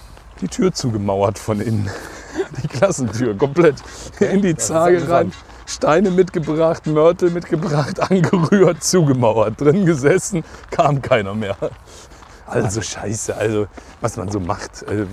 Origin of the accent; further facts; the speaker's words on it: Hürth, North Rhine-Westphalia, Germany; also born or lived in Cologne; Also ich bin ja in Hürth, also ich bin zwar in Köln geboren, aber bin dann in Hürth groß geworden, in Gleuel.